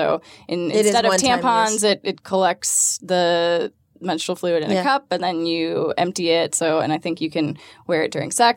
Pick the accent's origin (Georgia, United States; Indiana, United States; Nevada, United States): Georgia, United States; Atlanta; So born and raised in Atlanta, got my degree in mechanical engineering.